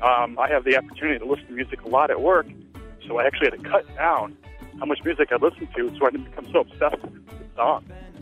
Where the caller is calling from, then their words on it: Chicago, Illinois, United States; I'm calling from Chicago, Illinois.